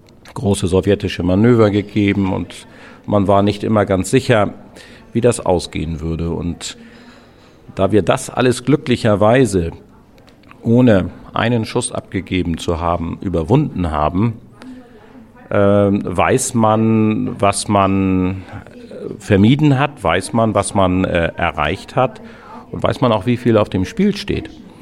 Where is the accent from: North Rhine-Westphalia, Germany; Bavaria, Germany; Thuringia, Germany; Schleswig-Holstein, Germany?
Schleswig-Holstein, Germany; ich komme aus Rendsburg-Eckernförde in Schleswig-Holstein.